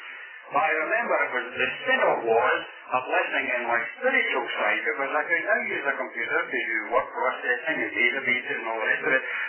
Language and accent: English; Scotland, United Kingdom; born there; when I was born in Scotland